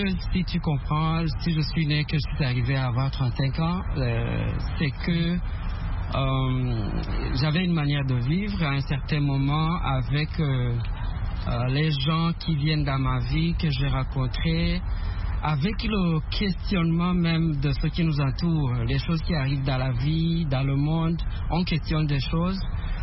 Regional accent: Rwanda; Je suis originaire du Rwanda.

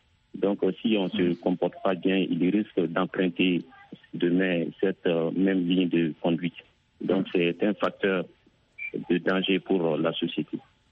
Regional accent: Mali; au Mali, par exemple, comme je suis malien et que je connais plus les réalités

